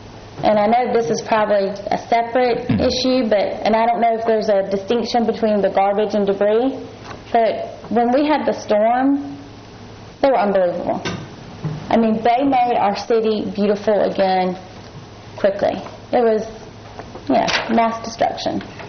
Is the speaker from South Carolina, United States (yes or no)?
yes; North Augusta, South Carolina, United States; I grew up in North Augusta, born and raised